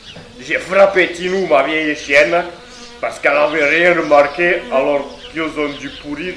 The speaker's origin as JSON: {"language": "French", "region": "Hauts-de-France", "country": "France", "said": "Je suis picard de père en fils, et même en arrière-grand-père, en arrière-petit-fils."}